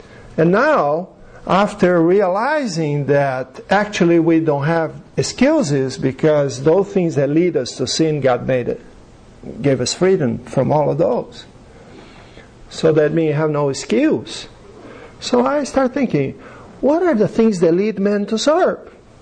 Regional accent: Brazil; I'm from Brazil, different culture, so...

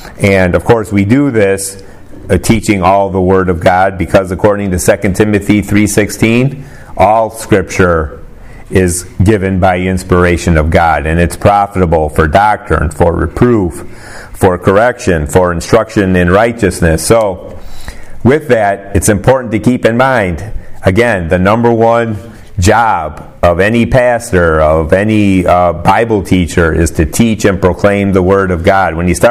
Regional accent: Elkhorn, Wisconsin, United States; also born or lived in Mobile, Alabama; The Lord Jesus Christ, he grew up in Nazareth, kind of like I grew up in Elkhorn, Wisconsin. And we all have hometowns that we grew up in.

